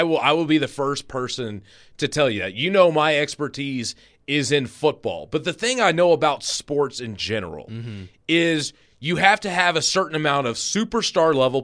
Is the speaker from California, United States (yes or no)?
no; Louisville, Kentucky, United States; I grew up in Louisville. I'm a Louisville fan.